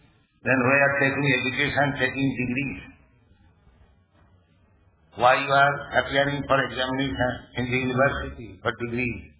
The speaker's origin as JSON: {"language": "English", "country": "India", "said": "So far I am from Sanam, India. I am coming from a poor country."}